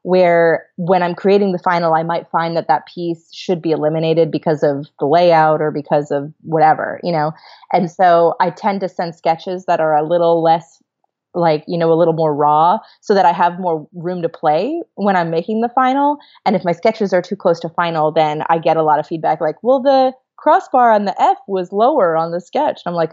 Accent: Scranton, Pennsylvania, United States; from Scranton, and the heads of state, one of the heads of state, Jason Kernovich, is actually from my hometown

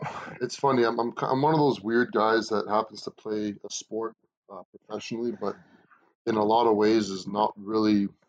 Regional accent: Ottawa, Ontario, Canada; Well, growing up in Ottawa, I mean, I love Ottawa, so it's always been home for me.

